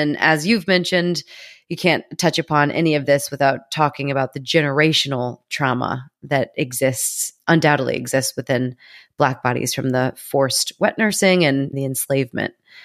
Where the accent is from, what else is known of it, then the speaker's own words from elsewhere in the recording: United States; because as an American, as someone who has been speaking about everything going on there in terms of Roe being overturned